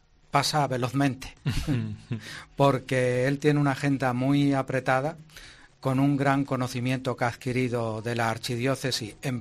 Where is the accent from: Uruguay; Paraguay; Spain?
Spain; Seville, Andalusia; Pues somos muy generosos.